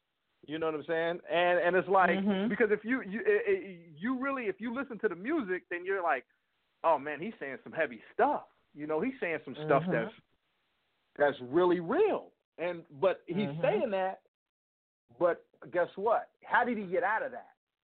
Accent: Los Angeles, California, United States; I grew up in Los Angeles

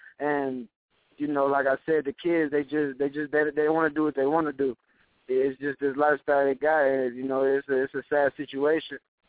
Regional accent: Chicago, Illinois, United States; And I'm from Chicago, too.

